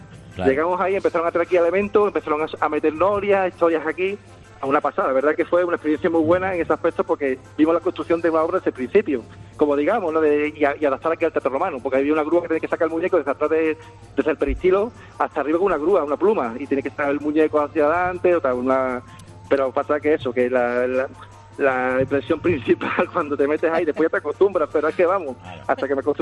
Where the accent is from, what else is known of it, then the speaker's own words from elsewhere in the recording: Mérida, Extremadura, Spain; Yo soy aquí de Mérida y he sido aquí en el Teatro Romano de Mérida, como extra.